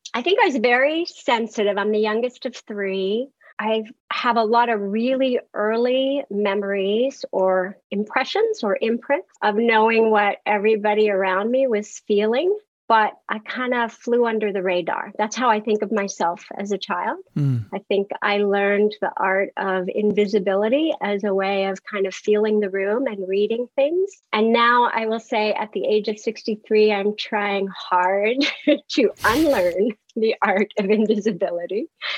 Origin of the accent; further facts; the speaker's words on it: Pittsburgh, Pennsylvania, United States; born there; I was born in Pittsburgh. I'm like fourth generation Pittsburgh. But by the time I was eight, I had lived maybe seven different places.